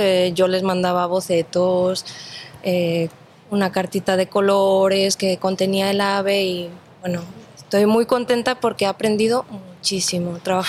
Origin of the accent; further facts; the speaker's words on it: Spain; now in Guadalajara, Mexico; Yo soy de España, pero vivo aquí desde hace muchos años y estoy fascinada. Bueno, al menos aquí en Guadalajara